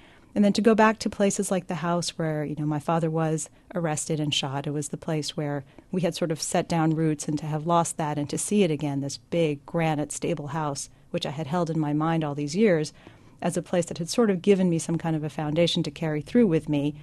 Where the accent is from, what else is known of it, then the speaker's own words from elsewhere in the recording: United States; And I'm fully American, and I participate in American civic life.